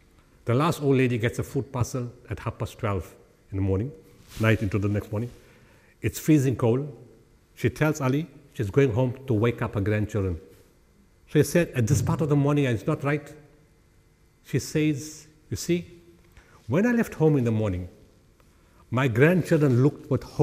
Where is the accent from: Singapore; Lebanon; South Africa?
South Africa; We are South African, all together, standing next to each other.